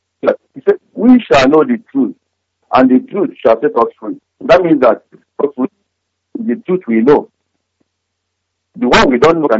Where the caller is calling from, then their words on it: Japan; I'm from Newi. I'm calling from Japan.